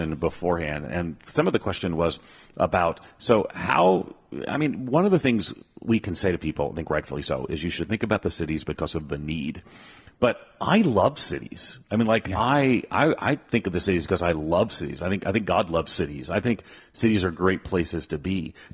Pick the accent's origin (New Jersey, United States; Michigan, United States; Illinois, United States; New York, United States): New York, United States; Queens; also born or lived in Manhasset; I was born in Manhasset, and they took me home to a place right at the edge of Queens.